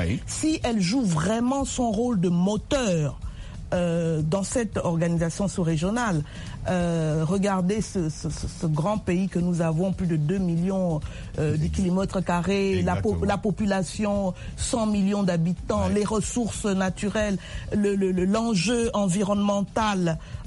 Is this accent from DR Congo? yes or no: yes; DR Congo; Mais je serai là aussi, comme je suis congolaise